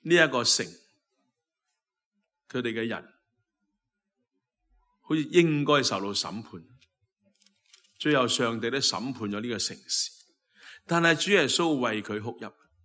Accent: China; 我们中国人的传统说

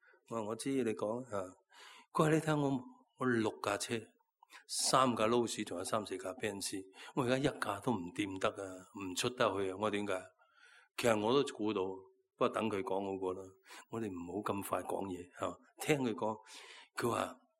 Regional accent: Chaozhou, Guangdong, China; 我们潮州人很喜欢做生意，什么都做生意的，不喜欢打工的。

